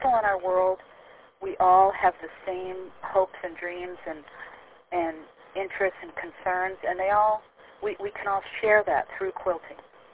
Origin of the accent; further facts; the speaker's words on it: New Hampshire, United States; because I grew up in New Hampshire, and because of the colonial aspects of living in New Hampshire